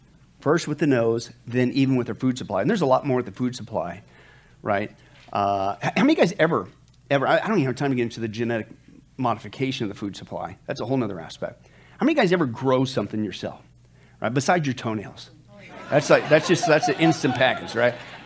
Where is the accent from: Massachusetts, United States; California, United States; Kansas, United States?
Kansas, United States; now in Las Vegas, United States; I grew up in the farm. I grew up in Kansas. We always farm. We always had a big garden, whatever. So Vegas, I don't know if you noticed, there's not a lot of farmland, right?